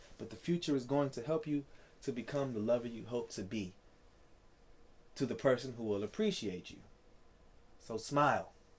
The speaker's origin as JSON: {"language": "English", "region": "Maryland", "country": "United States", "tie": "born or raised there", "said": "Thank you for my home country and my home state, Maryland, of the United States."}